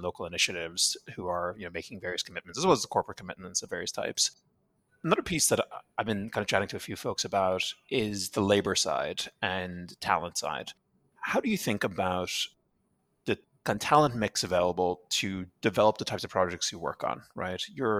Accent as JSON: {"language": "English", "country": "Ireland", "said": "being Irish and from Ireland, I think, you know, calling it the IRA for the next decade is a bridge too far for me."}